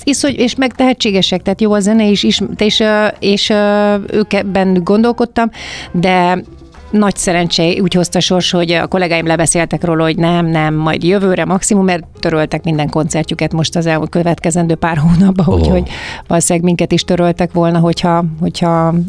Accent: Hungary

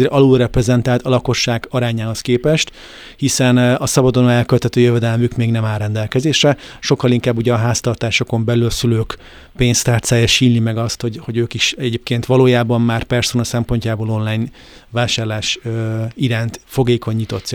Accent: Hungary

